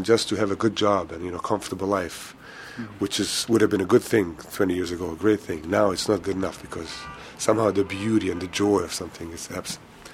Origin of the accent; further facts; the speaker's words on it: United States; I am American.